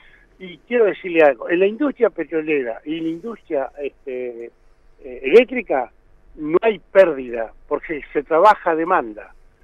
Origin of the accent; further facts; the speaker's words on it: Argentina; no somos los argentinos los que tomamos la decisión respecto de qué hacer y cómo hacerlo.